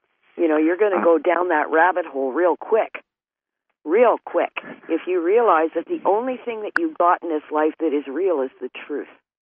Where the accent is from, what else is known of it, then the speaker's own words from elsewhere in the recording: Winnipeg, Manitoba, Canada; I have had the same impression of them every time I've been back to my hometown, which is Winnipeg